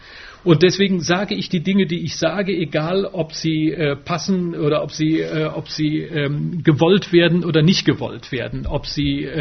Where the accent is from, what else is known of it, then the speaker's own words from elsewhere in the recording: Wissen, Rhineland-Palatinate, Germany; in meiner alten Heimatstadt in Wissen an der Sieg.